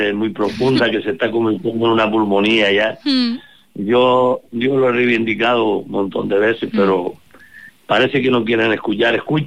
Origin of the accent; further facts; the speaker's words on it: Canary Islands, Spain; born there; Sí, yo soy majorero, es todo el que nace en Fuerteventura.